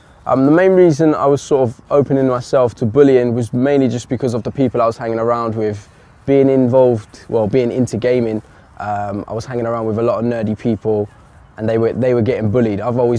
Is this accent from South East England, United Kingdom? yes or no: yes; Horley, South East England, United Kingdom; also born or lived in London; I was born in Hammersmith.